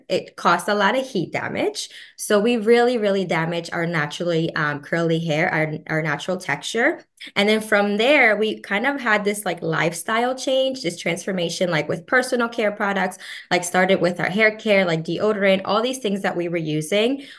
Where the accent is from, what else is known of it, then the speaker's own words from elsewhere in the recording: Dominican Republic; So we grew up in the Dominican Republic